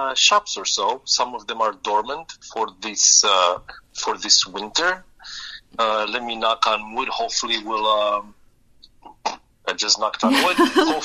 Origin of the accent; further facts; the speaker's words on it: Romania; I grew up in Romania listening to Voice of America on shortwave radio.